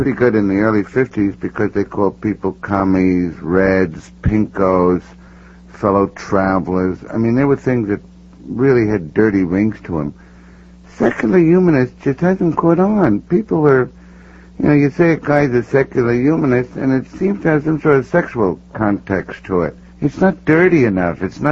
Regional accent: Queens, New York, United States; and I'm a New Yorker. I came from Queens, so I can be very objective about it.

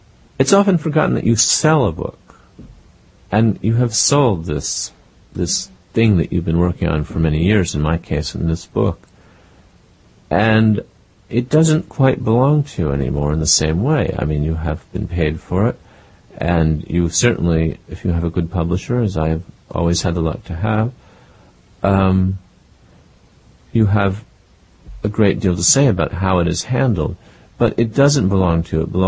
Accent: Washington, District of Columbia, United States; I grew up in Washington, D.C., and my father worked for Lyndon Johnson

